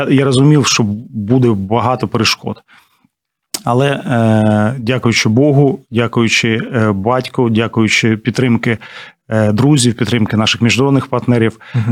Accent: Sloviansk, Donetsk Oblast, Ukraine; я з Донецької області, з міста Слов'янська. І в 2014 році Слов'янськ був окупований

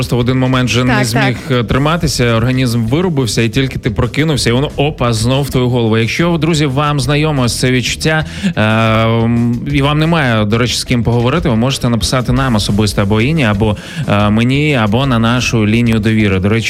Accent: Ivankiv, Kyiv Oblast, Ukraine; Іванків – це моє рідне місто. Я не живу в Іванкові, ще раз.

